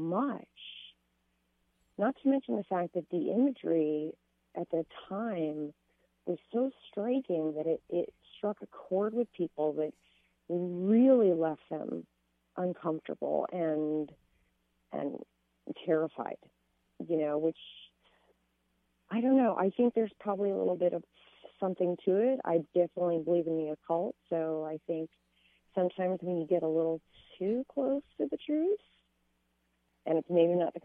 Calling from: Detroit, Michigan, United States

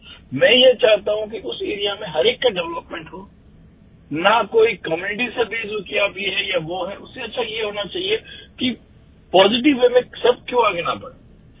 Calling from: India; हाँ जी नमस्कार, मैं इंडिया से हूँ

